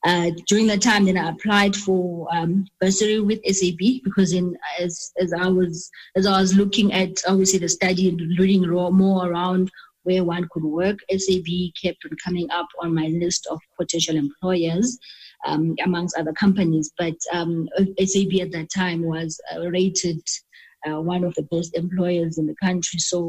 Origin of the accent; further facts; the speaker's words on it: Butterworth, Eastern Cape, South Africa; now in Johannesburg, South Africa; was I was doing my high school here in Joburg, Queens High. I'm originally from Butterworth in the Eastern Cape. So when I was in high school, my parents allowed me to come up here in Joburg to do my high schooling.